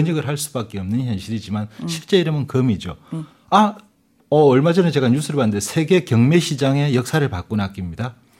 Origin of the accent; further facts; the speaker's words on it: Busan, South Korea; accent: Busan dialect; 두 분의 목소리가 너무 좋아서 그 속에 묻힌 제 사투리가 굉장히 듣기 별로였대요.